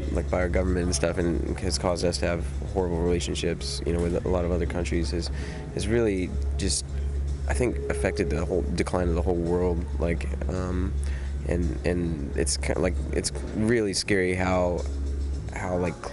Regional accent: Montana, United States; also born or lived in New York; I was born in New York, but then we moved to Montana like 3 weeks later.

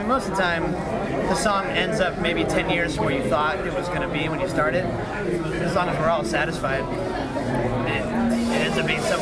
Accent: San Diego, California, United States; also born or lived in Austin; I've lived in San Diego since I was like 5. So

